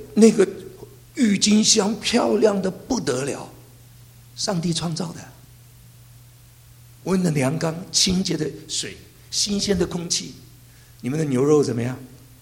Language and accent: Chinese; Guangdong, China; 我们广东人太有福了，